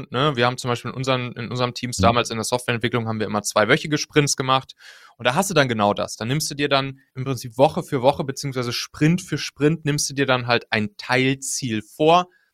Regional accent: Much, North Rhine-Westphalia, Germany; In der Nähe von Siegburg, das ist so zwischen Köln und Bonn, da dann ja, auf dem Lande.

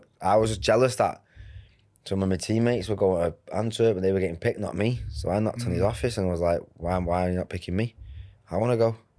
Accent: Salford, North West England, United Kingdom; I'm good mates with Phil, and we're all from Salford

